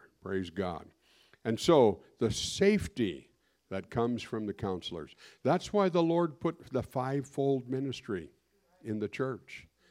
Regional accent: Hoonah, Alaska, United States; moved away as an adult; I want you to consider going to Hoonah. Well, that's my hometown. I'm 20 years old. And go back and be the pastor there.

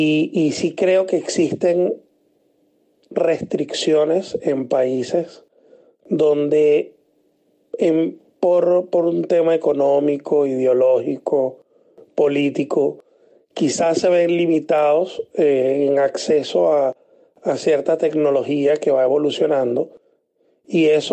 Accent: Venezuela; moved away as an adult; now in Chile; Fíjate, si soy venezolano, actualmente tengo ya 3 años y 10 meses en Chile.

